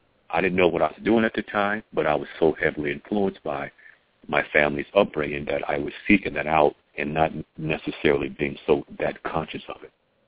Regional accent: Chicago, Illinois, United States; who I was going to spend my time with growing up in Chicago.

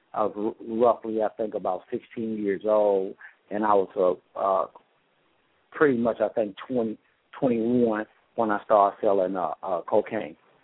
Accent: Marion, Arkansas, United States; now in Detroit, United States; As they stated earlier, I'm from Marion, Arkansas, where I grew up. I migrated to Detroit in the late 70s

